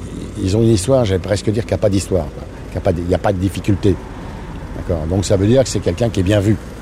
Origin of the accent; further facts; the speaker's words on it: Auvergne-Rhône-Alpes, France; je suis auvergnat d'origine, vous voyez que je suis assez loin du sujet.